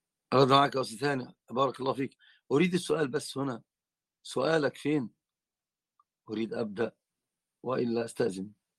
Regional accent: Egypt; أين بلدي أنا ولا بلد من؟ أنا من مصر.

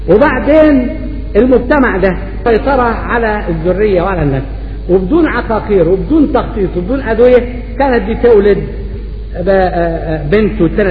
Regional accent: Upper Egypt, Egypt; ناس صعيدة، ناس فلاحين، ناس من الريف كلنا. انا راجل صعيدي، جدي يمكن جاد اسكندرية على بالله، وناس اصلنا صعيدة ما نتبراش من اصلنا

